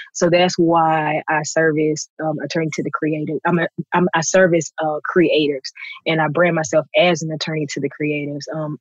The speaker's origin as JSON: {"language": "English", "town": "Birmingham", "region": "Alabama", "country": "United States", "said": "So I'm from Birmingham, Alabama"}